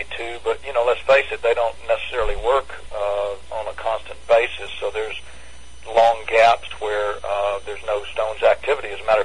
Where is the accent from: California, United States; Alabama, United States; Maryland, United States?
Alabama, United States; Tuscaloosa; Well, I grew up in Tuscaloosa, Alabama, and I learned to play the piano from listening to my mother.